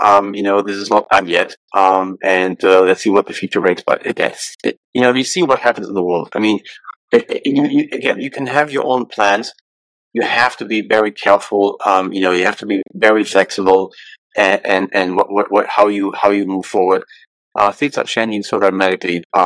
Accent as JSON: {"language": "English", "country": "Germany", "tie": "born or raised there", "said": "Well, I was born in Germany. I grew up in Germany."}